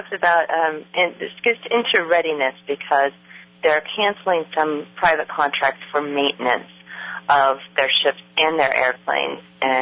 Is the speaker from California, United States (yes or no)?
yes; California, United States; I love the California coast. I'm from California.